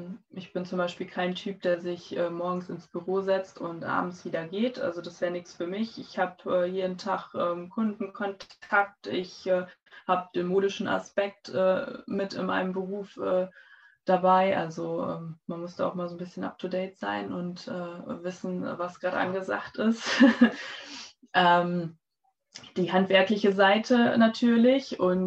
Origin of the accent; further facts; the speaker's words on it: Osnabrück, Lower Saxony, Germany; Ich komme aus Osnabrück, wohne auch seit meiner Geburt sozusagen in Icker. Das ist ein kleines Dorf in der Welmer-Region.